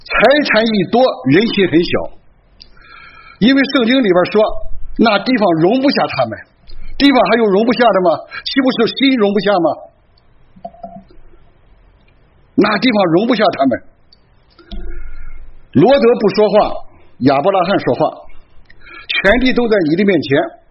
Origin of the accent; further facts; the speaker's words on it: China; 这是我们人往往都有这个毛病，尤其我们中国人是人无远虑必有近忧的，远处是虑，近处是忧，没有喜乐